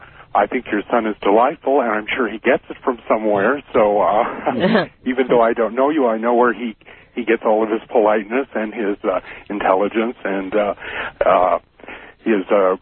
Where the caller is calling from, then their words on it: Denver, Colorado, United States; from Denver, KL Country.